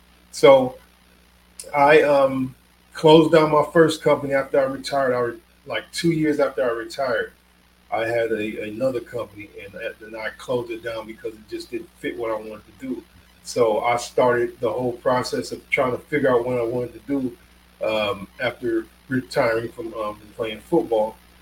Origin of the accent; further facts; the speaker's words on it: Indiana, United States; moved away; I living here in Florida, I try to take advantage of it I grew up in the Midwest and in Indiana, you know, there's no beaches there.